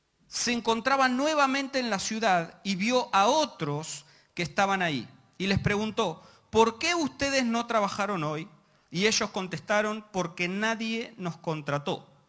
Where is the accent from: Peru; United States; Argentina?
Argentina; now in Chile; entonces terminaba muy achilenado. Y todos mis amigos en Argentina se terminaban riendo, ¡ah, está hablando como chileno! Entonces ahora me propuse tratar de mantener el acento.